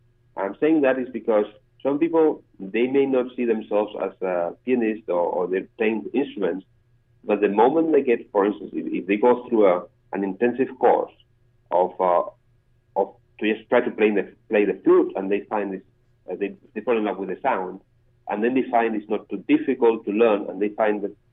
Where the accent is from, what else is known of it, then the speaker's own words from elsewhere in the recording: Madrid, Community of Madrid, Spain; English is a second language; also born or lived in Singapore; Now, I'm from Madrid, but I lived 15 years in Singapore.